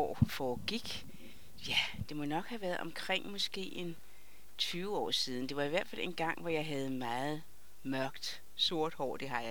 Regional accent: Copenhagen, Capital Region of Denmark, Denmark; Jo, jeg kommer fra København, altså jeg er på vej hjem.

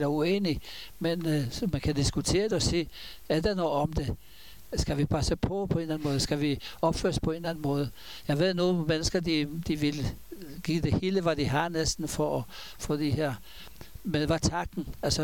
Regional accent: Israel; now in Denmark; jeg var kommet fra Israel

